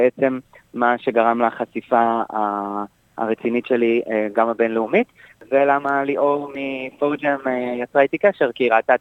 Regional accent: Rishon LeZion, Central District, Israel; born there; Arab-Jew, זאת אומרת שהמשפחה שלי, השורשים שלנו, הגיעו מתימן, נולדתי בשכונה קטנה בראשון לציון.

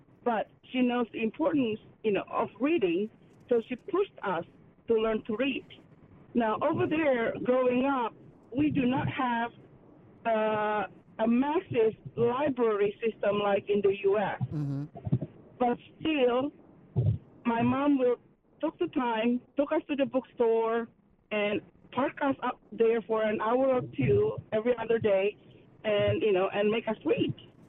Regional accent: Indonesia; I came from Indonesia, and I am 48 years old.

